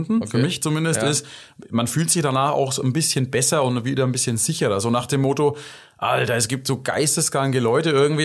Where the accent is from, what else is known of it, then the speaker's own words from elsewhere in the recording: Bavaria, Germany; Ich finde, hier bei uns in Franken haben wir eh eine sehr, sehr schöne Gegend.